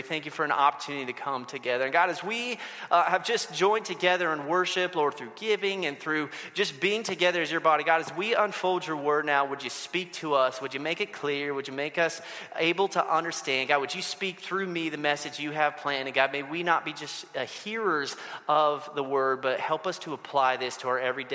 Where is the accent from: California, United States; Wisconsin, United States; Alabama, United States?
California, United States; also born or lived in West Coast; I grew up on the West Coast. I moved here from California. We don't got sunsets like that where we used to live.